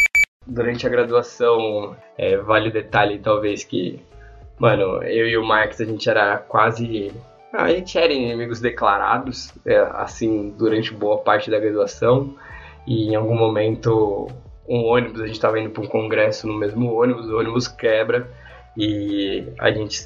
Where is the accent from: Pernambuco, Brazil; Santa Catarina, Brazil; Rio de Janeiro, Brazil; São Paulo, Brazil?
São Paulo, Brazil; Franco da Rocha; Nasci em São Paulo, mas cresci na Grande São Paulo, em Franco da Rocha, Caieiras.